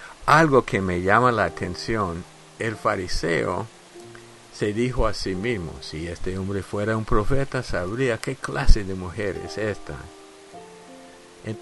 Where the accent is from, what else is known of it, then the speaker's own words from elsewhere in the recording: United States; En mi país, Estados Unidos